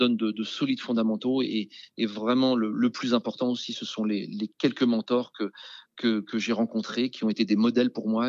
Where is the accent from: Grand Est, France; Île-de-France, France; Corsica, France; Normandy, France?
Île-de-France, France; Les Mureaux; born there; Mes parents étaient ouvriers. Je suis né aux Mureaux dans les Yvelines